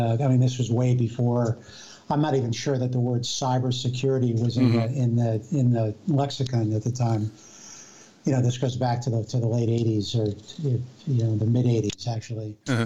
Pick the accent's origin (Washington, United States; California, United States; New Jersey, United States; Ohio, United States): New Jersey, United States; And I think, my family was probably in visiting from New Jersey. I grew up in New Jersey.